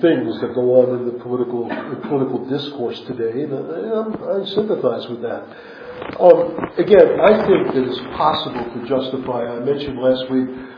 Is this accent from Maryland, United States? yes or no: no; New Jersey, United States; I was taught in my church, I grew up in New Jersey, that privileges that are taken for granted become privileges abused.